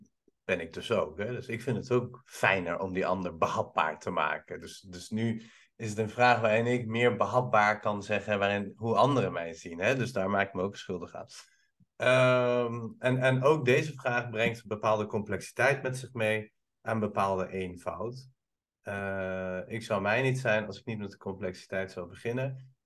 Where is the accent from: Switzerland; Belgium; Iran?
Iran; now in Netherlands; dit is tussen Nederland en Iran in. Voor mij. Maar ja, hartstikke raar om te zeggen: ik voel me Italiaans, want dat ben ik niet. Weet je, ik ben een volbloedig Pers die super kaaskoppig is.